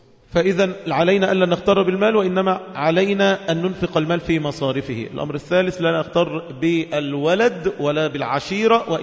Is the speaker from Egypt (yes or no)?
yes; Egypt; بلادنا مصر